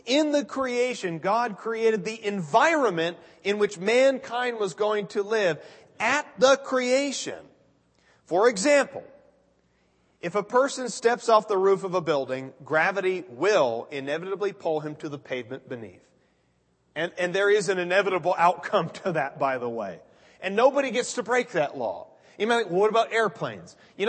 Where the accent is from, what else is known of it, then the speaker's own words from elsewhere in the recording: Portland, Oregon, United States; now in Phoenix, United States; See, I grew up in Portland, Oregon, which just rains all the time.